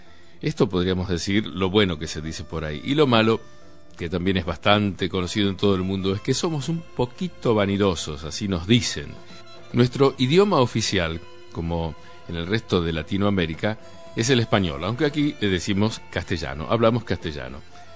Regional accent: Buenos Aires, Argentina; Los que habitamos la ciudad de Buenos Aires somos los porteños.

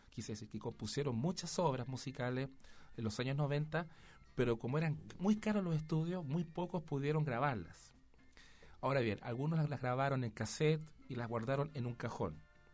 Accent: Chile; Yo como músico chileno agradezco mucho

